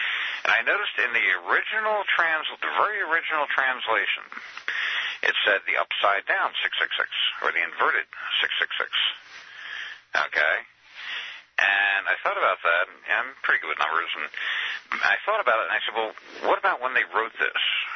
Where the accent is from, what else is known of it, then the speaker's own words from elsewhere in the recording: New Zealand; Now, New Zealand had the exact same situation growing up in New Zealand.